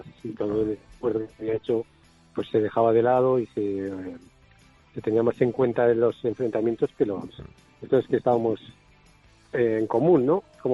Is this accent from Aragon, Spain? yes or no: yes; Zaragoza, Aragon, Spain; Y nos íbamos a Madrid, porque nosotros somos de Zaragoza